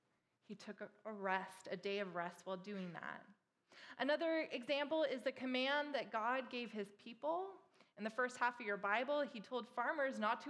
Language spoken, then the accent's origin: English; Fresno, California, United States; Most of you know that I'm originally from Fresno, and you may not know that Fresno, California, has the second highest concentrated poverty in the United States.